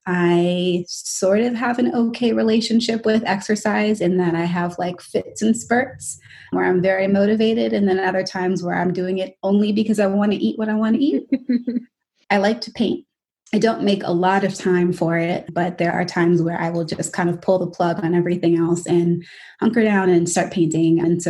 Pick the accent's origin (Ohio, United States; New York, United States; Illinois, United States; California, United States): New York, United States; New York City; now in Michigan, United States; I am from New York City originally. Currently, I'm living in Michigan.